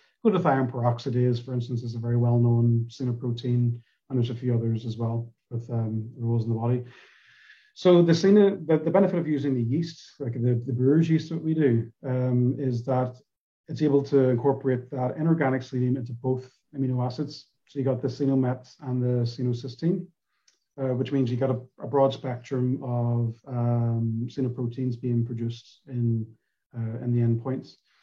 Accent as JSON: {"language": "English", "region": "Northern Ireland", "country": "United Kingdom", "said": "I'm from Northern Ireland"}